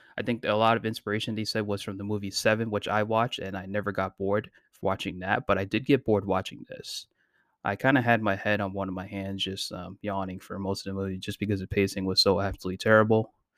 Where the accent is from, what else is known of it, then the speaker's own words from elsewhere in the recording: New York, United States; I'm also from New York, if you guys can tell.